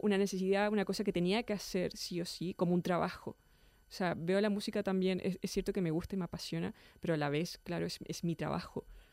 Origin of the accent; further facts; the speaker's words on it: Chile; moved away; me vine de Chile... O sea, tenía una familia numerosa, etcétera. Me vine a un país pues, que no es mi cultura